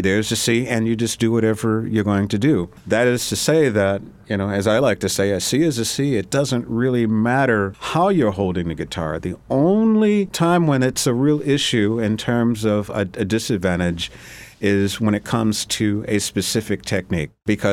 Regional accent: Philadelphia, Pennsylvania, United States; now in Geneseo, United States; Yes, that's my hometown. My family's still there.

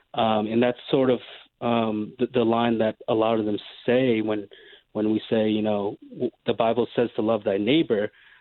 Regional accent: Portland, United States; I'm actually from Portland, but I had a question.

